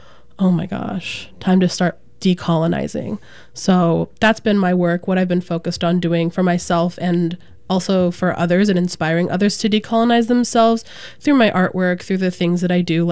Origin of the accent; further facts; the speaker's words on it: California, United States; I am Tongva from Southern California, and I am Two-Spirit as well.